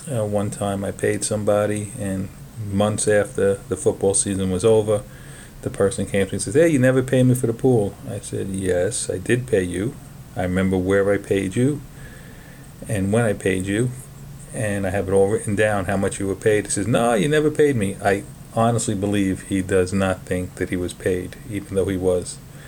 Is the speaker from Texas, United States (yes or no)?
no; Brooklyn, New York, United States; accent: Brooklyn; you've been able to put up with my Brooklyn accent